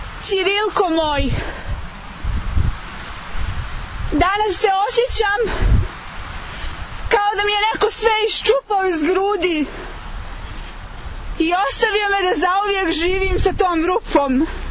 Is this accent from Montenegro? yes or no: yes; Montenegro; Ovdje kod nas u Crnoj Gori nije uobičajeno da se žene opraštaju.